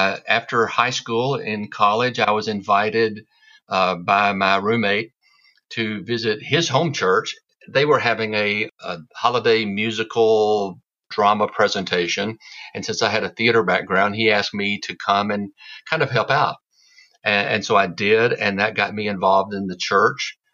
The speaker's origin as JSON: {"language": "English", "town": "Birmingham", "region": "Alabama", "country": "United States", "tie": "born or raised there", "said": "Yes, I was born in Birmingham, Alabama, and I grew up during what many consider to be the height of the civil rights movement in Birmingham"}